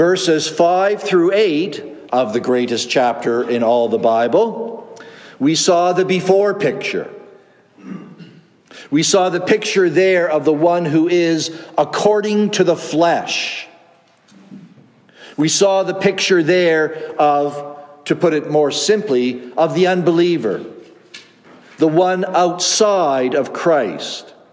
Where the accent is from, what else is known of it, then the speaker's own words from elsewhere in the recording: Canada; if I am a Canadian, which I am, then I should love maple syrup and hockey, which I do.